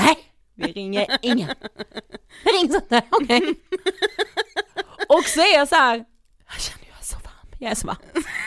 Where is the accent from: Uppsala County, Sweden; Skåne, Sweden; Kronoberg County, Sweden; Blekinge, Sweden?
Blekinge, Sweden; Karlshamn; Jag var hemma i Karlshamn.